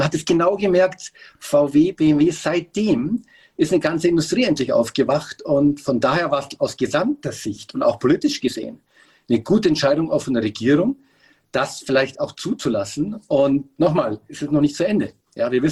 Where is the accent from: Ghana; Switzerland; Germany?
Germany; Bavaria; Ich als Bayer